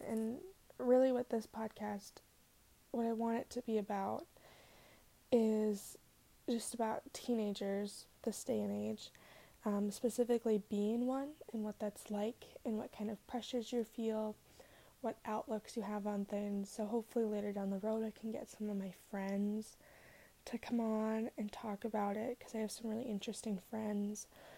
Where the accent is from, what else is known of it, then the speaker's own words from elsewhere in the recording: Minnesota, United States; accent: Minnesotan; I live in Minnesota. I don't know if you can tell by my accent. I really hope it's not that strong. I'm super insecure about it because I just think that Minnesotan accents are so fucking annoying.